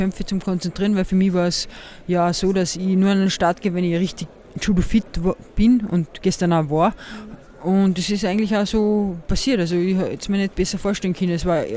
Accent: Austria; es ist der erste Upper Austria Grand Prix, den es bei uns in Österreich gibt.

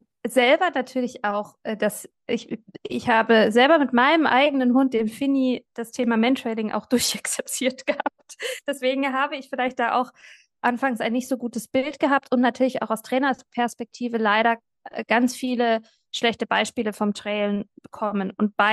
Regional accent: Bavaria, Germany; Ich komme aus Franken

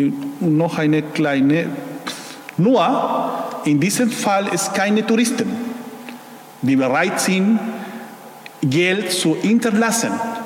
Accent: Chile; Und bei uns in Chile, in unserer Umgangssprache, das ist was für mich sehr interessant.

